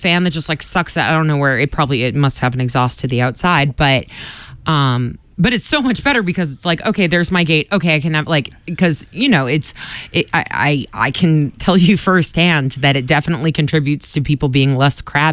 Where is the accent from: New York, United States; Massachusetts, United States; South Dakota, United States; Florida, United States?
Massachusetts, United States; Quincy; I honestly did, because I grew up in Quincy.